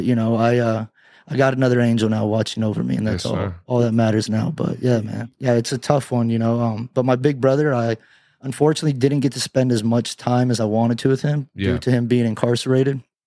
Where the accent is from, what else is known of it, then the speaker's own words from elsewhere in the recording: Tucson, Arizona, United States; I am. Born and raised in Tucson.